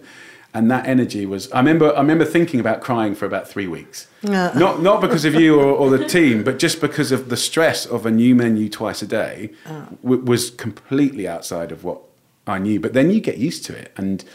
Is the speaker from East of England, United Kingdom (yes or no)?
yes; South Ockendon, East of England, United Kingdom; born there; And I was born actually in South Ockingdon. South Ockingdon in Grays, Essex. So right in the estuary of Essex and got devastated in the war.